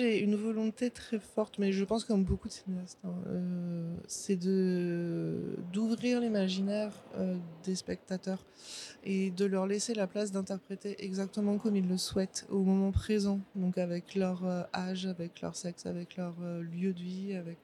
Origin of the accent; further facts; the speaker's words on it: Ouistreham, Normandy, France; c'est à Ouistreham, en fait, qu'on a tourné. C'est là où je suis née. Enfin, c'est là où j'ai grandi.